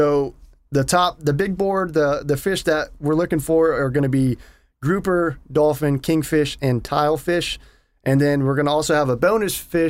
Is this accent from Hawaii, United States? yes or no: no; Florida, United States; you know, I was born and raised in Indian River County and spent many days during the summer and throughout the year just, you know, enjoying the lagoon and our waterways